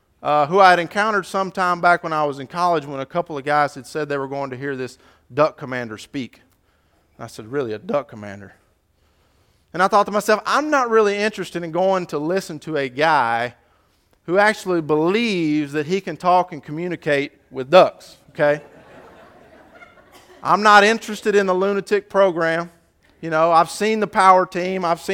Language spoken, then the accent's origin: English; Huntsville, Texas, United States; I grew up in Huntsville, and so it's always fun for me to be able to come back to Texas and drive through Texas